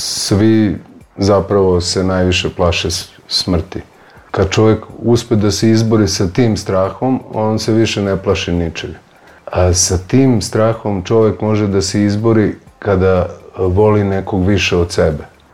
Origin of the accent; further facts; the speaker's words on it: Zemun, Belgrade, Serbia; Ono što se kaže kod nas u Zemunu